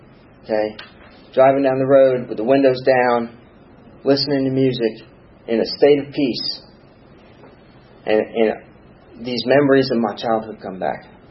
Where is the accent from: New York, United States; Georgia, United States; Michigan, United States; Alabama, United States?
New York, United States; New York City; You know, I come from the South Bronx and I come from being homeschooled on top of it by fundamentalists and put into public school.